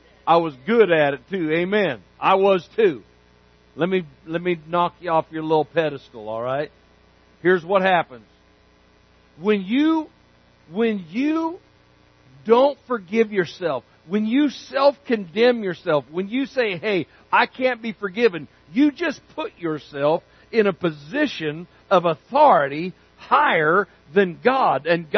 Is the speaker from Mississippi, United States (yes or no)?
no; Canyonville, Oregon, United States; born there; I was born actually in Canyonville. But I lived here.